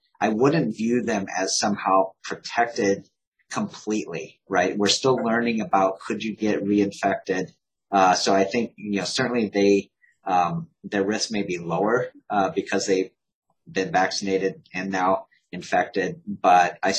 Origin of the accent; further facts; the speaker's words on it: Iowa, United States; I grew up in Iowa. That's all we had was cross-country skiing. There are no hills or mountains.